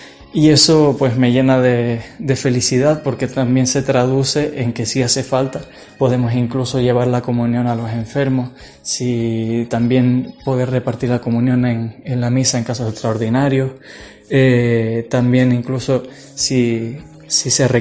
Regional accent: Arguayo, Canary Islands, Spain; seminarista de Santiago del Teide, concretamente de Arguayo. Tengo 23 años.

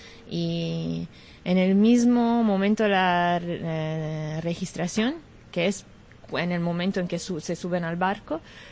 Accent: France; Spanish is a second language; Sí, soy francesa.

